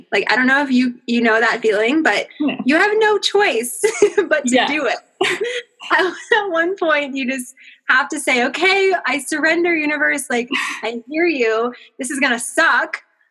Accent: Boulder, Colorado, United States; now in Vail, United States; So I am in Vail, Colorado, and I'm definitely a mountain girl through and through. I was born and raised in Boulder, so just down the road.

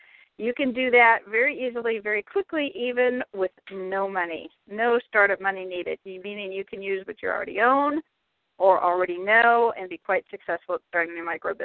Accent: Cincinnati, Ohio, United States; He's a 17-year-old student here in my hometown of Cincinnati

